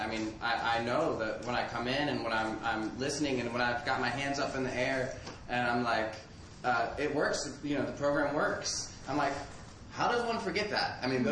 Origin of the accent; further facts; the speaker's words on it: Utrecht, Netherlands; I'm an alcoholic from Utrecht, the Netherlands.